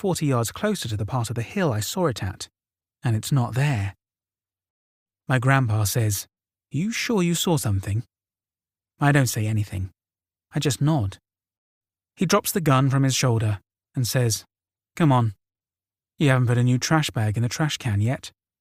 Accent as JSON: {"language": "English", "region": "Oregon", "country": "United States", "tie": "born or raised there", "said": "I grew up in Oregon. As most Oregonians do, we did a lot of camping."}